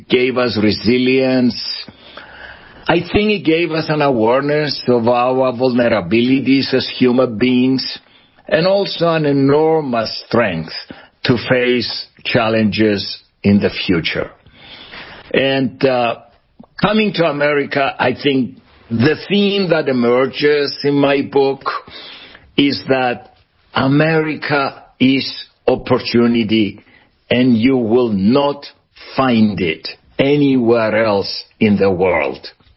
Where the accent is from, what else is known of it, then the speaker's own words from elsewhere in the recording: Cyprus; I was born on the island of Cyprus. I'm Greek Cypriot. Actually, my wife and I were both Greek Cypriots. We grew up in Cyprus. And Jason, I was born in a very small village, no more than 1,000